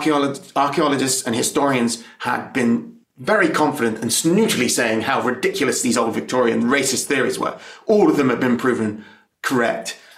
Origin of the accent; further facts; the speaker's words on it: England, United Kingdom; at least 1,300 years of recorded history of us identifying as the English ethnic group, and that we've been on the island for 1,500 years.